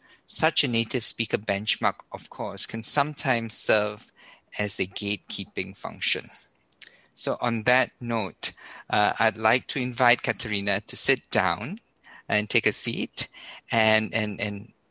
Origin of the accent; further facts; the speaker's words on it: Singapore; And it's certainly so in my home country of Singapore, which is where I'm from originally.